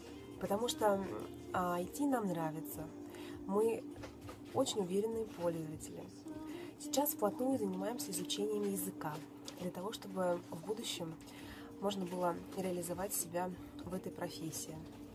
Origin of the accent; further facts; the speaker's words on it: Moscow, Russia; Мне 24 года. Я из Москвы.